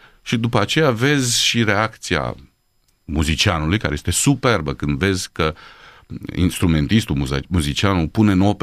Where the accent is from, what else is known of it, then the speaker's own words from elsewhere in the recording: Romania; Însă eu cred că noi ca și români suntem un popor foarte inventiv.